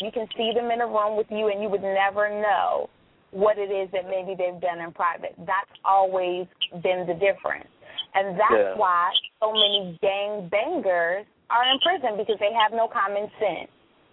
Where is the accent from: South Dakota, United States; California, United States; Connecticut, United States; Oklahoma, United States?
California, United States; Inglewood; I grew up in Inglewood.